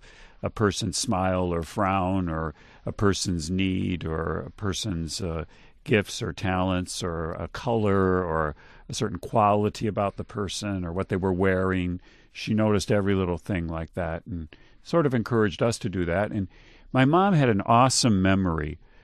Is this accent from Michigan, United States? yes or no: yes; Monroe, Michigan, United States; I grew up in Monroe, Michigan, and that was a great place to grow up in the 1950s.